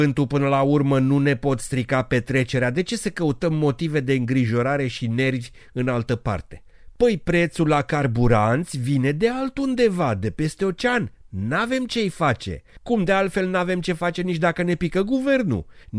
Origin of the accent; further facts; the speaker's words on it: Romania; Până la urmă ne descurcăm, că de-aia suntem români, nu?